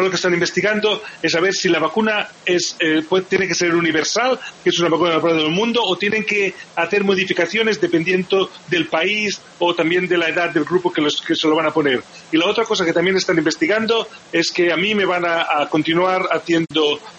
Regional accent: Barcelona, Catalonia, Spain; born there; vive en Barcelona, es mi ciudad natal

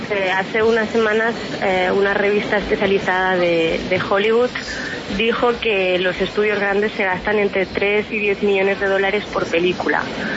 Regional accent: Spain; Yo soy española.

